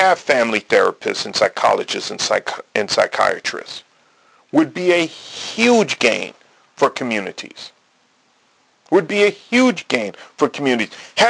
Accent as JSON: {"language": "English", "region": "New York", "country": "United States", "tie": "born or raised there", "said": "I grew up in Wayne County, New York."}